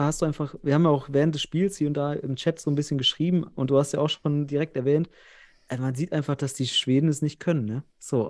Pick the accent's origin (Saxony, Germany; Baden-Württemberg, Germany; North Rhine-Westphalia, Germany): North Rhine-Westphalia, Germany; Ich komme ja selbst aus Westfalen